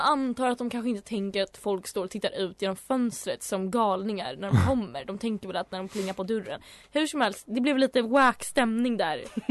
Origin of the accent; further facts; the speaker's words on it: Täby, Stockholm County, Sweden; Och den här utspelar sig då i Täby. En hemsk plats och aldrig dit. Där jag växte upp.